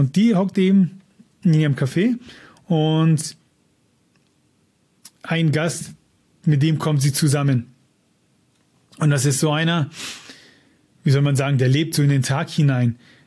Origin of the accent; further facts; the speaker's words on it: Germany; Das ist mir als Deutscher aufgefallen, dieser Stil, dass da wirklich so viele Bilder aneinandergereiht sind.